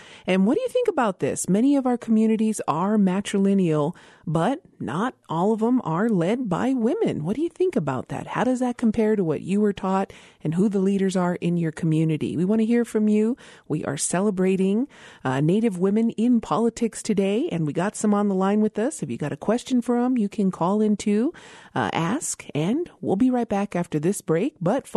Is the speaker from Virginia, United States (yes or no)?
no; Isleta Pueblo, New Mexico, United States; from Isleta Pueblo